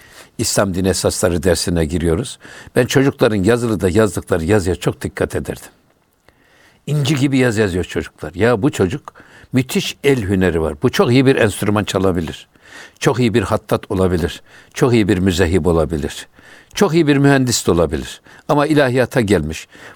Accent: Kayseri, Turkey; now in Istanbul, Turkey; Çünkü biz Kayseri'de büyüdük. Kayseri'de pek bu müziğe yan gözle bakılır.

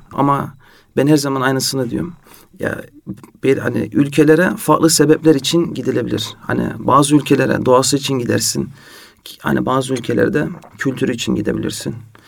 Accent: Netherlands; moved away as an adult; now in Istanbul, Turkey; hani doğup büyüdüm Hollanda'dan İstanbul'a taşınmaktı.

